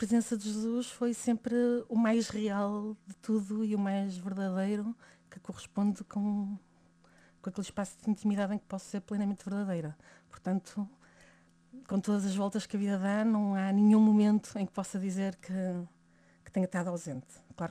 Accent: Barcelos, Braga, Portugal; now in Lisbon, Portugal; Eu sou barcelense, uma minhota que se identifica muito com a sua terra. E agora sou, como disse, escrava do Sagrado Coração de Jesus. Estou a viver em Lisboa, já depois de 15 anos de ter entrado para a congregação.

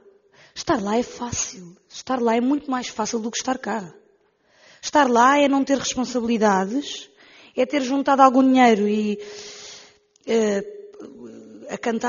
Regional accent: Portugal; moved away as an adult; tenho 21 anos, venho de Portugal

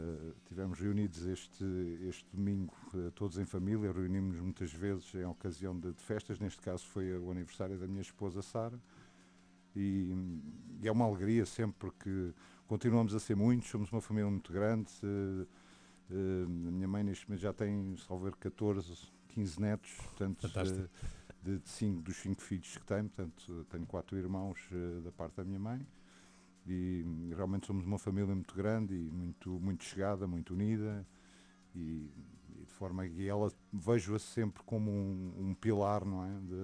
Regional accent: Lisbon, Portugal; also born or lived in Viseu / Mangualde; Tive que saímos de Viseu, fomos para Mangualde. E depois rapidamente viemos para Lisboa quando eu tinha 4 anos de idade.

